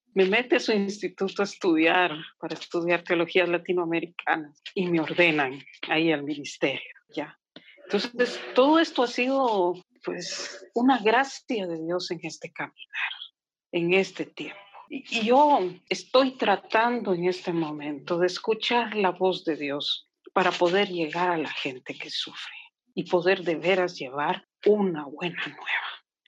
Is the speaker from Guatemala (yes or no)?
yes; Guatemala; moved away as an adult; Pero había algo más en mí de búsqueda y tuve que salir de las fronteras de Guatemala para dar y viajar hacia el sur, a la linda y preciosa ciudad de Buenos Aires, Argentina